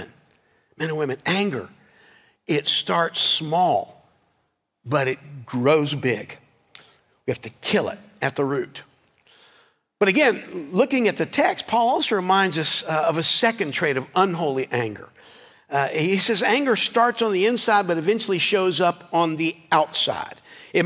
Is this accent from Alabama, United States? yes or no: no; North Carolina, United States; Growing up in North Carolina, I grew up in a landscape that to this day is slowly being smothered by a plant called kudzu.